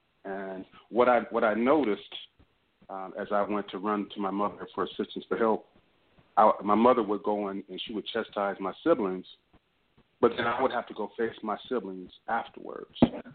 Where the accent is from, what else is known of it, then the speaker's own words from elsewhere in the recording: Oakland, California, United States; also born or lived in Ohio; I was born in Ohio in 1964. At the age of one, my family migrated to Oakland, where I eventually grew up.